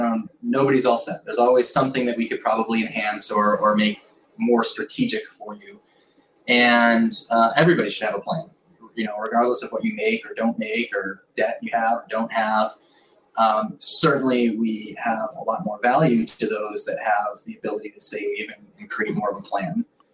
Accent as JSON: {"language": "English", "town": "Chicago", "region": "Illinois", "country": "United States", "tie": "born or raised there", "also_born_or_lived": "Boston", "lives_now": "Naples, United States", "said": "I grew up in Chicago. My dad passed away, so I actually started working in Naples in the summers in high school"}